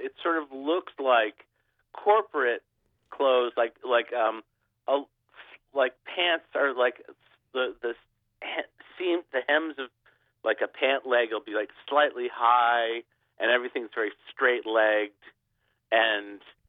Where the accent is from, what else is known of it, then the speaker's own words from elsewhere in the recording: New England, United States; I'm from New England. I grew up with like very preppy clothes.